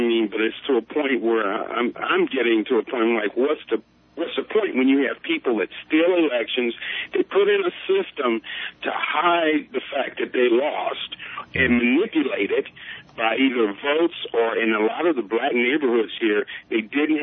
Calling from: Cleveland, Ohio, United States; I'm calling from Cleveland, Ohio, and I know you've read about our condition here.

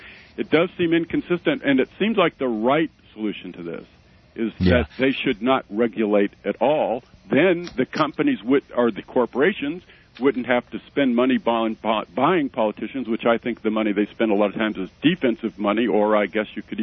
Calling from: Victorville, California, United States; I'm calling from Victorville, California.

